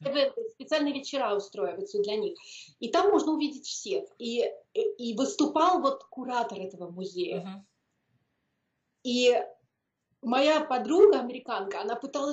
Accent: Russia; привет, я из России, художник.

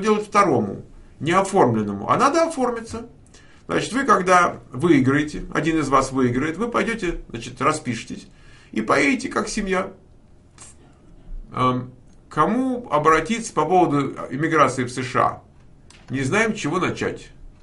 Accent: Moscow, Russia; Ну, то есть я родился в Москве. Я в Москве жил, потому что я там родился, я там вырос.

